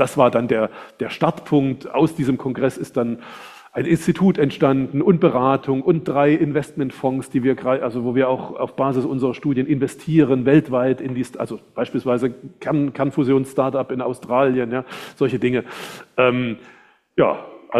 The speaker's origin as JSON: {"language": "German", "region": "East Germany", "country": "Germany", "tie": "born or raised there", "said": "ich bin also im Osten Deutschlands groß geworden. Ab zur Wende war ich 16, ja, wo in Leipzig da um den Innenstadtring die Demonstrationen losgingen und so weiter."}